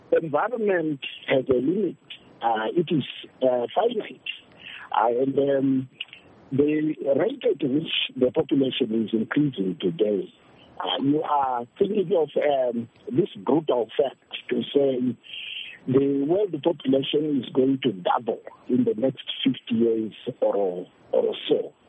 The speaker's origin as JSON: {"language": "English", "country": "Namibia", "said": "I come from Namibia myself, and I used to have cattle there."}